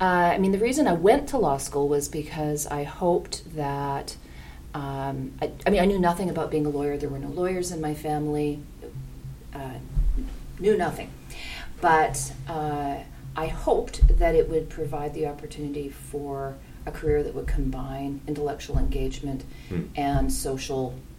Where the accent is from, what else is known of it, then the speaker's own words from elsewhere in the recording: Armstrong, British Columbia, Canada; I grew up in Armstrong, which is a small town at the north end of the Okanagan Valley. I grew up in a ranch.